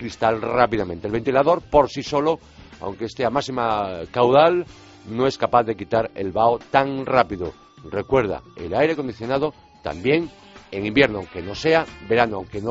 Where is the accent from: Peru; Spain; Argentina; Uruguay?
Spain; Vigo, Galicia; se fabrica en exclusiva en mi tierra, en Vigo